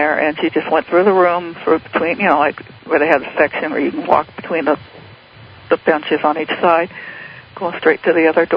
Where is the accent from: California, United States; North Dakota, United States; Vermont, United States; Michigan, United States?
California, United States; Sacramento; Regular afternoon in Sacramento, in California, where I grew up in California.